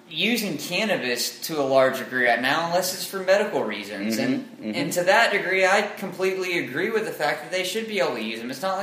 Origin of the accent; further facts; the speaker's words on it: Houston, Texas, United States; I mean, growing up in Houston, I can tell you, I mean, it's enormous.